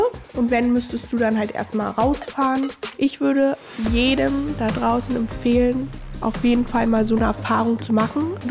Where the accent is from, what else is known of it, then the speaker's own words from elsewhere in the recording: Berlin, Germany; now in Cyprus; ich bin 28 Jahre und ich komme aus Berlin.